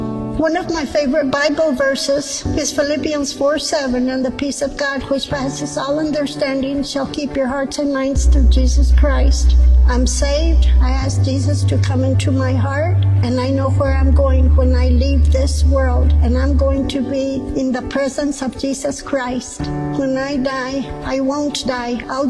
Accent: León, Guanajuato, Mexico; I'm from León, Guanajuato, Mexico. 95% of the family are all Catholic.

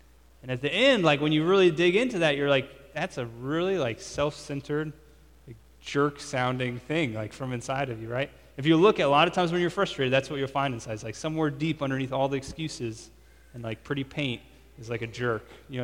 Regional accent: United States; also born or lived in Mexico; And as an American, sometimes you don't realize how our culture works until you get out of it.

